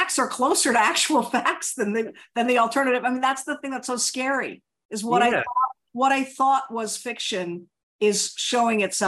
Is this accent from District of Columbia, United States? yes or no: yes; Washington, District of Columbia, United States; so I grew up in Washington, D.C., you know, I guess I was born in the 60s and grew up in the 70s and 80s.